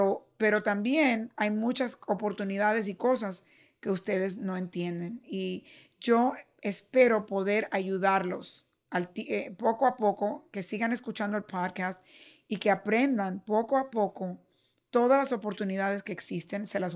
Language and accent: Spanish; Cuba; born there; moved away; yo soy una inmigrante, que no nací en este país, nací en Cuba y vine aquí.